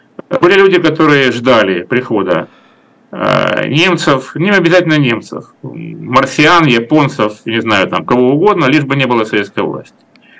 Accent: Rostov-on-Don, Rostov Oblast, Russia; в моем родном городе Ростове-на-Дону

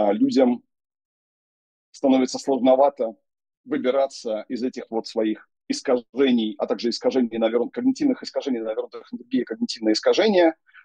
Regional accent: Belarus; вот я белорус

